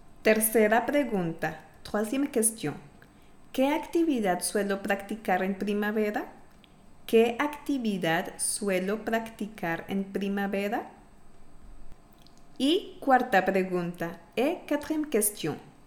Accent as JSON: {"language": "Spanish", "country": "Colombia", "said": "Como ya lo sabes, soy colombiana, así que me gustan mucho los ritmos latinos"}